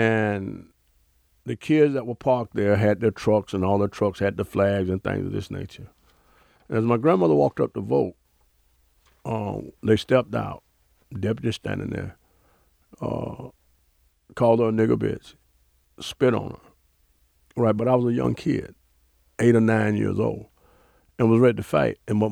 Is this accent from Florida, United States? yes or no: yes; Panama City, Florida, United States; Growing up in Panama City, when the Ku Klux Klan would come in and do their annual parade around the 4th of July